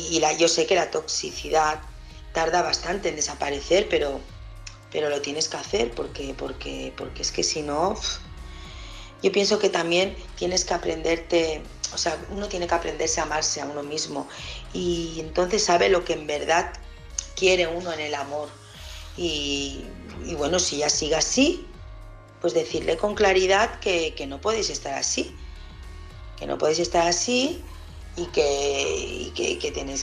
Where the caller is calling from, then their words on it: Barcelona, Catalonia, Spain; de Barcelona.